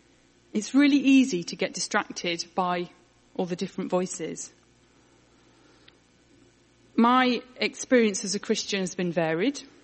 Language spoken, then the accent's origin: English; Sheffield, Yorkshire and the Humber, United Kingdom; moved away as an adult; And I come from a town called Sheffield in Yorkshire, in England, up north.